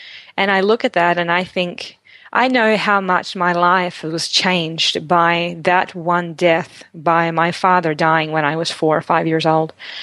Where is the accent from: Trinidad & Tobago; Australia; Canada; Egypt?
Australia; now in United States; So that's probably the more of the perspective that I had at that time, being Australian.